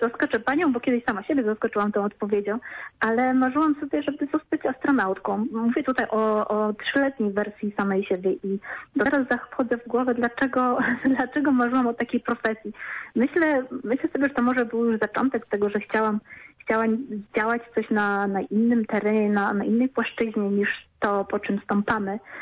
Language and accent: Polish; Poznań, Greater Poland Voivodeship, Poland; W Poznaniu urodziłam się i mieszkałam właściwie całe swoje życie, dlatego darzę to miasto olbrzymim sentymentem.